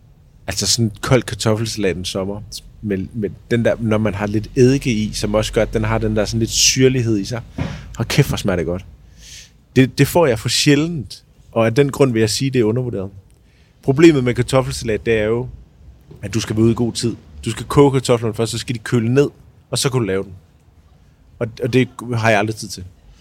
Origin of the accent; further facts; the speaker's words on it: Jutland, Denmark; Jamen, jeg er jo fra Jylland og vokset op i en håndboldhal.